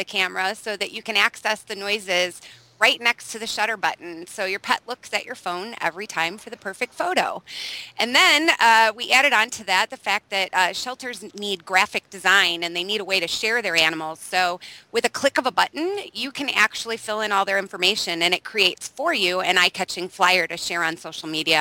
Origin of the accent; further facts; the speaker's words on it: Chicago, Illinois, United States; We're from Chicago, born and raised.